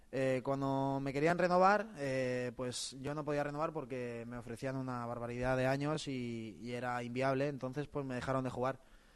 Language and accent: Spanish; Malagón, Castilla-La Mancha, Spain; Pues bueno, yo soy de Ciudad Real, como ya sabéis, de un pueblecito que se llama Malagón.